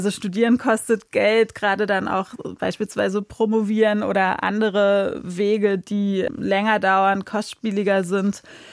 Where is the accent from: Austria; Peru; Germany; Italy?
Germany; Berlin; Ich bin ja in Ost-Berlin geboren, aber dann in Kreuzberg zur Schule gegangen und in den Kinderladen und in so einem sehr alternativ linksgrünen Milieu aufgewachsen, recht klassengemischt.